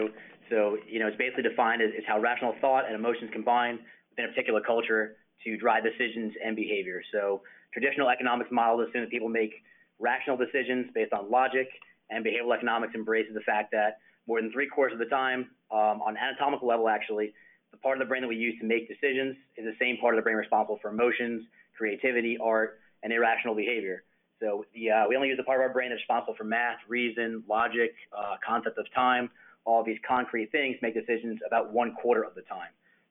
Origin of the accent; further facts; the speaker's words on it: New York, United States; So I grew up on Long Island.